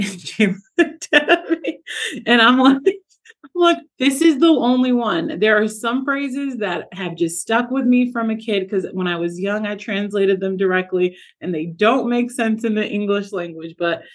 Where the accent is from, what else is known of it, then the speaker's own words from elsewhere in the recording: Massachusetts, United States; And I love that because that is what I experienced growing up in Massachusetts.